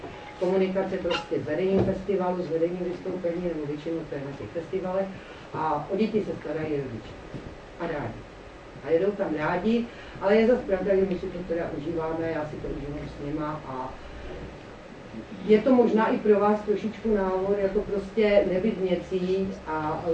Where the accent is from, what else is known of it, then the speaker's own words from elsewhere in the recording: Orlová, Moravian-Silesian Region, Czechia; Pocházím z Těšínského Srsta z Orlové. A Orlová je velmi specifická.